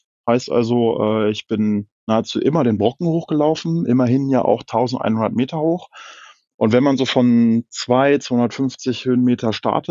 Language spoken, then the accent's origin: German; Hanover, Lower Saxony, Germany; Bei uns in Hannover ist ja der Harz nicht ganz so weit weg